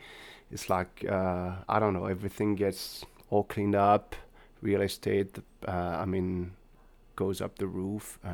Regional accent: Paris, Île-de-France, France; English is a second language; also born or lived in New York City; It was really crappy when I grew up in Paris in the 80s.

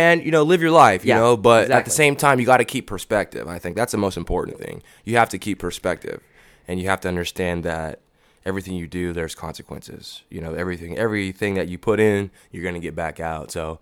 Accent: Austin, Texas, United States; I mean, you know, I'm from Austin, man. You know, I'm from Austin.

